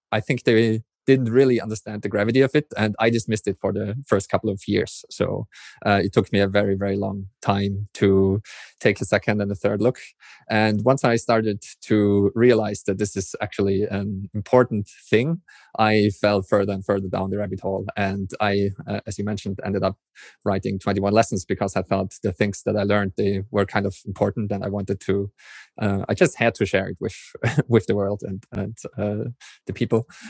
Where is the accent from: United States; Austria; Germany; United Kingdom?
Austria; So yeah, I'm from Austria. So Austrian now through and through.